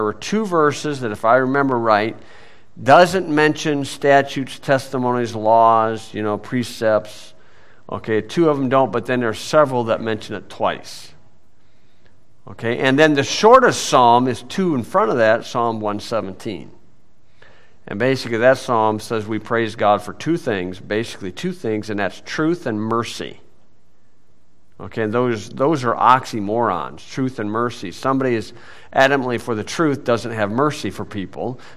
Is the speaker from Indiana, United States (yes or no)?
yes; Hebron, Indiana, United States; And I'm from Hebron, Indiana.